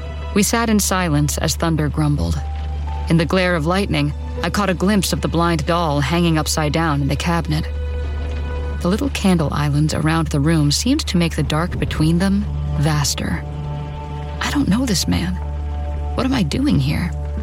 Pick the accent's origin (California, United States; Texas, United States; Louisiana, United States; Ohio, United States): Ohio, United States; He thought it was funny because I was from Ohio.